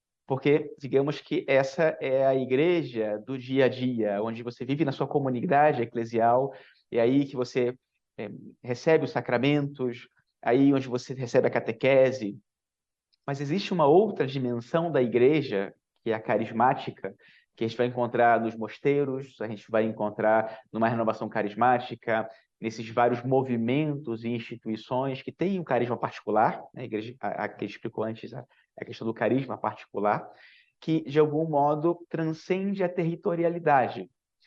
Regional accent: Rio de Janeiro, Brazil; now in São Paulo, Brazil; Bom, eu sou natural do Rio de Janeiro, né? Mas eu moro em São Paulo.

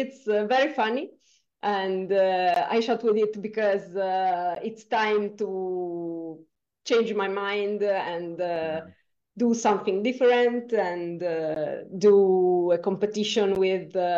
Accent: Italy; I'm from Italy, and I'm a bear bow.

